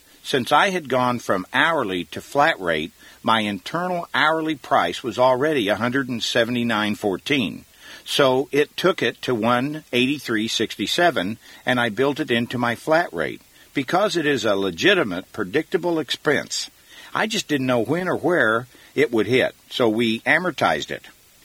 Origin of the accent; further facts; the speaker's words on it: Kansas City, Missouri, United States; After all, I am from Kansas City, the home of Hallmark cards